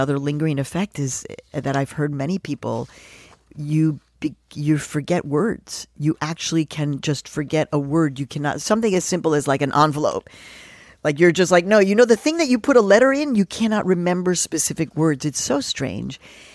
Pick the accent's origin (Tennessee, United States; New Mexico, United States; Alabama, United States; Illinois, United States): Illinois, United States; Chicago; also born or lived in Mexico; So like me, I mean, I was born in Mexico, but I was raised in Chicago. I'm a Chicago girl.